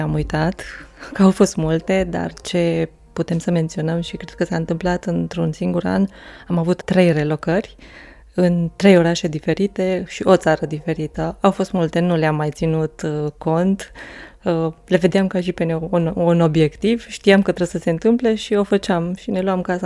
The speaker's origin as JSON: {"language": "Romanian", "town": "Baia Mare", "region": "Maramureș County", "country": "Romania", "said": "sunt din Baia Mare și nu mi-aș fi văzut viața decât acolo, căsătorită, cu 4 copii, niciodată mutată de acolo"}